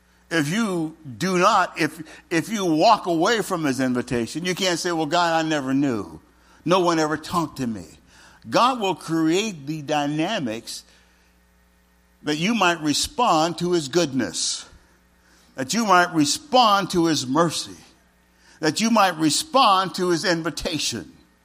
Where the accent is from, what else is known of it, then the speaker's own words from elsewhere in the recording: Cincinnati, Ohio, United States; You see, I grew up in Cincinnati, Ohio, in a completely different culture, a completely different environment.